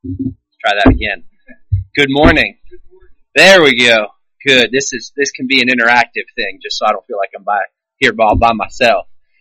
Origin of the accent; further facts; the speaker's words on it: Hopewell, United States; now in Louisiana, United States; My wife, Ariane, and I, we actually grew up around here. My wife grew up out by the airport. I grew up there in Hopewell, and we got married in 2010, and we moved to Louisiana.